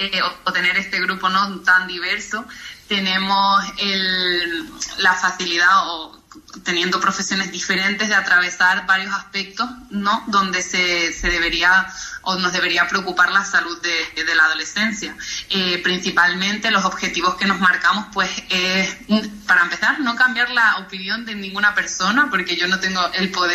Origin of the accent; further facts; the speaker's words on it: La Oliva, Canary Islands, Spain; somos de La Oliva, las dos fuimos al Instituto de La Oliva